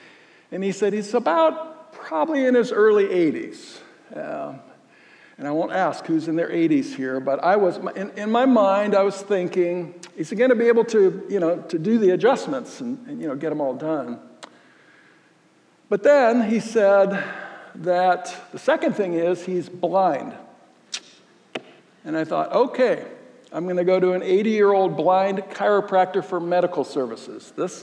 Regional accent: Florida, United States; I grew up in Florida, in southern Florida, we always got into trouble, and we said it because there was nothing to do.

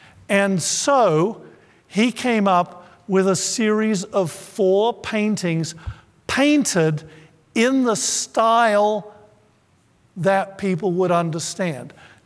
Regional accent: Thailand; I grew up in the Far East, and we were living in Thailand.

